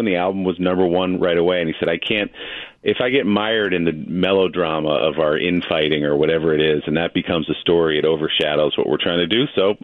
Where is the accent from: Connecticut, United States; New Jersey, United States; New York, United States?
New Jersey, United States; I grew up in the New Jersey suburbs in 1980